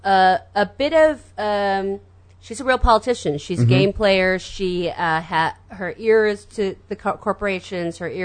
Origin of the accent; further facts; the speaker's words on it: San Francisco, California, United States; I grew up in San Francisco.